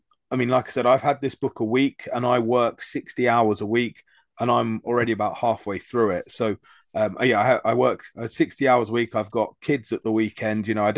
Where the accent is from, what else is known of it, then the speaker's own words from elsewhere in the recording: London, United Kingdom; born there; As a Brit who's into history, I've only ever been to the British Museum once, and I was born in London